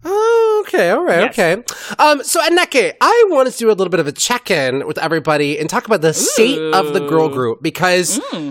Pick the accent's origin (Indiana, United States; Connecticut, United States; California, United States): California, United States; I grew up in the Bay Area. We had a huge connection